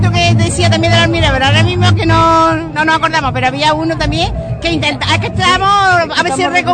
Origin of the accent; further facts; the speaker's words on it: Priego de Córdoba, Andalusia, Spain; Sí, yo soy de aquí de Priego.